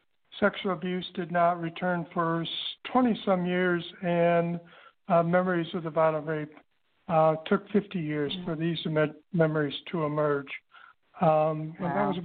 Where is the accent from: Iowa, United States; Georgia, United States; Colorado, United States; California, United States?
Iowa, United States; Sioux City; Well, I grew up in Sioux City, Iowa. I was one of 12 children. It was an Irish Catholic neighborhood